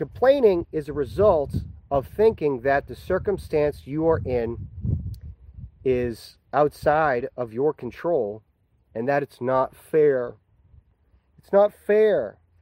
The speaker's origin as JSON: {"language": "English", "country": "United States", "tie": "born or raised there", "said": "And you know, living in America, growing up in America my whole life, all across the country"}